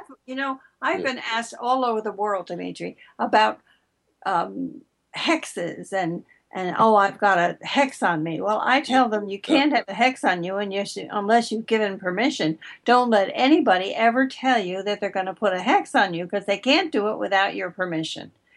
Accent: New York, United States; Well, I'm a New Yorker.

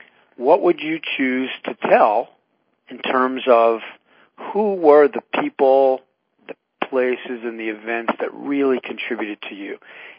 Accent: Long Island, New York, United States; When I was 8 years old and I took my first mathematics test, growing up in Long Island in New York.

